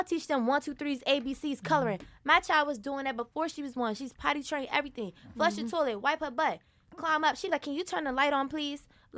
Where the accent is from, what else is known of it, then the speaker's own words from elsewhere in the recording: Baltimore, Maryland, United States; I'm from Baltimore.